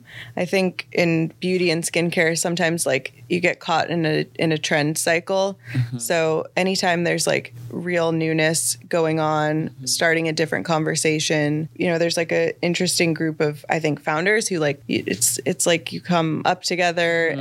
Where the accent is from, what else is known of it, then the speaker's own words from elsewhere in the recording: Midwest, United States; And I'm originally from the Midwest.